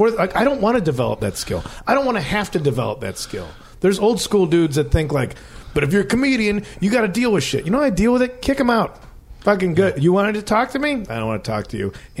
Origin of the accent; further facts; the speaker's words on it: Chicago, Illinois, United States; I'm actually from Chicago.